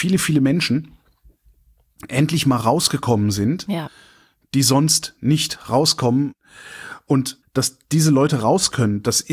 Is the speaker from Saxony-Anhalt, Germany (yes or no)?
no; North Rhine-Westphalia, Germany; born or raised there